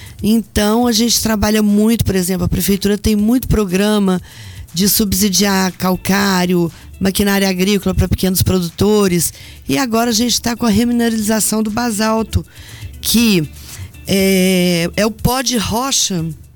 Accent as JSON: {"language": "Portuguese", "town": "Varginha", "region": "Minas Gerais", "country": "Brazil", "tie": "born or raised there", "also_born_or_lived": "Caxambu", "said": "Então eu nasci em Varginha. Morei em Caxambu, estudei em Caxambu e passava as férias aqui na fazenda em Minduri"}